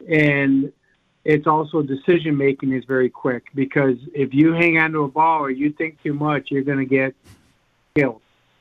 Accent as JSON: {"language": "English", "region": "New York", "country": "United States", "tie": "born or raised there", "said": "central New York, and the world championships were going to be held in Utica, New York. So right in my hometown, not far from my hometown"}